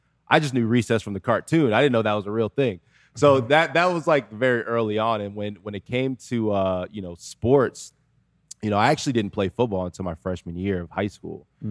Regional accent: Miami, Florida, United States; moved away; So when we first got here, it was definitely a huge culture shock because I grew up in Miami. I was at Myrtle Grove Elementary School, which was right in Miami Gardens.

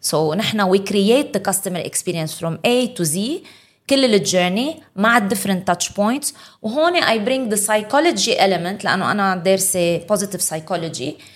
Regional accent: Dubai, United Arab Emirates; لأنه أنا كل حياتي العملية وكبرت بدبي

